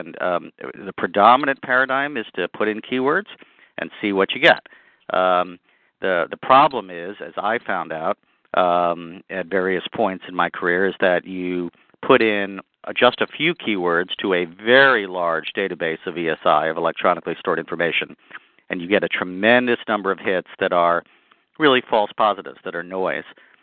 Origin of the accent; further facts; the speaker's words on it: New England, United States; even though I'm from New England, I had Potomac fever and I wanted to work in Washington.